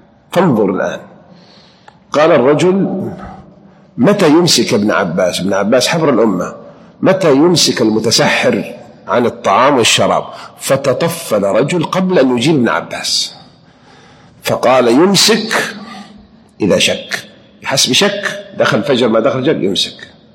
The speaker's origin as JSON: {"language": "Arabic", "town": "Mecca", "region": "Makkah Province", "country": "Saudi Arabia", "tie": "born or raised there", "said": "أذكر وأنا عمري 11 سنة كانت عندنا بالحجاز بمكة"}